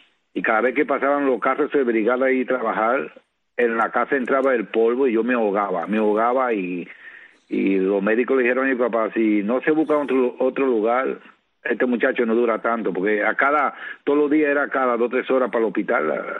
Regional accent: Guantánamo, Cuba; born there; yo nací en Guantánamo, en la parte norte, como se dice, el Caribe.

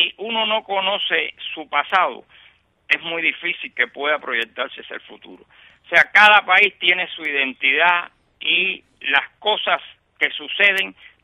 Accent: Havana, Cuba; yo soy habanero, yo no puedo escribir sobre Santiago de Cuba

